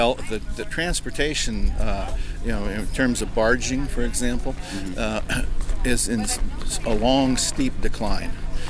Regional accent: Lewiston, Idaho, United States; You know, I grew up in Lewiston, Idaho, and they grew wheat all around there before the dams ever went in.

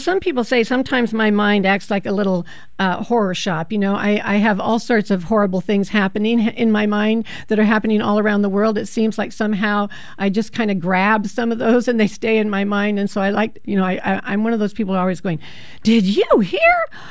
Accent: Oregon, United States; now in Portland, United States; I grew up in Eastern Oregon, where I can remember many summers that it got up to 118 at least one day of the year.

